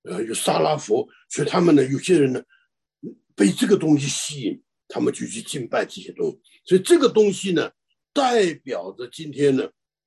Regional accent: China; born there; 我是在大陆出生的啊，那我知道那个在乡村里面

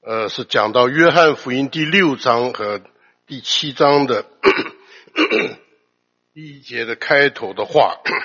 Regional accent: China; 尤其我们中国人的这个吃的民族啊，我们最懂得吃

